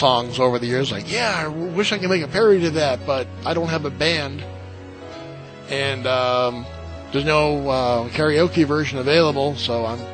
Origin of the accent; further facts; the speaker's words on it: Manchester, New Hampshire, United States; He graduated Central High School, Manchester, New Hampshire. That's my hometown.